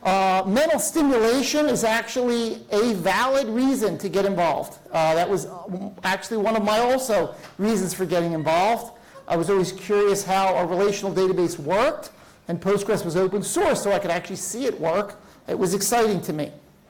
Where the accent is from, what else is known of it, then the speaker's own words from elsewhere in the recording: Philadelphia, Pennsylvania, United States; I am from Philadelphia.